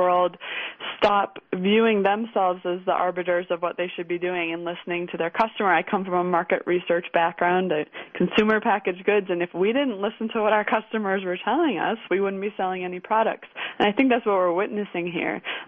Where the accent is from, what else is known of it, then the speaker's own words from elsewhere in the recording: Chicago, Illinois, United States; I'm from Chicago. I totally get it.